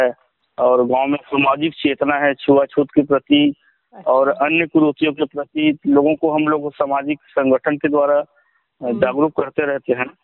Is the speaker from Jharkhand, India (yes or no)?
no; Chhattisgarh, India; मेरा गांव वैसे जिला मुख्यालय राजनांदगांव से 16 किलोमीटर और दुर्ग जिला मुख्यालय से 22 किलोमीटर के बीचों बीच है।